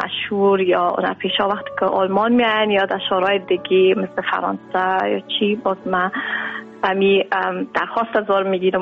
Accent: Afghanistan; now in Germany; ما همیشه بسیار افتخار میگم که ما از افغانستان آمدیم

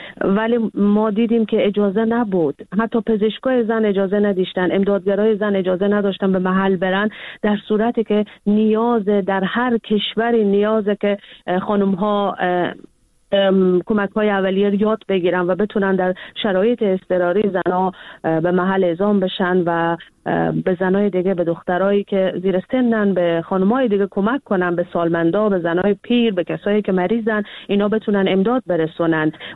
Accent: Iran; born there; من در ایران متولد شدم

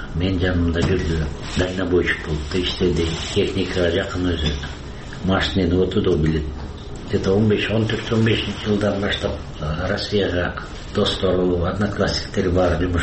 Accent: Bishkek, Kyrgyzstan; Фрунзе шаарында төрөлдүм. Өмүр бою шаарда жашадым.

